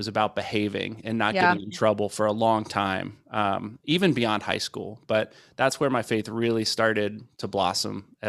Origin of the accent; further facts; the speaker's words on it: Cincinnati, Ohio, United States; I grew up in Cincinnati, Ohio